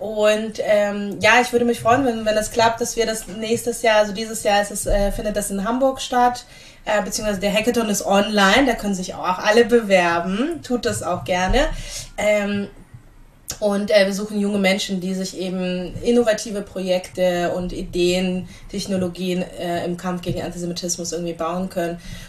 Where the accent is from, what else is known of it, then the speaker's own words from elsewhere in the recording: Dnipro, Dnipropetrovsk Oblast, Ukraine; born there; German is a second language; ich bin 86 in der Ukraine geboren, in Dnipro, Osten der Ukraine, im russischsprachigen Bereich. Deswegen viele fragen mich, kannst du ukrainisch? Nein, leider nicht so wirklich. Also ich habe das als Kind in der Schule gelernt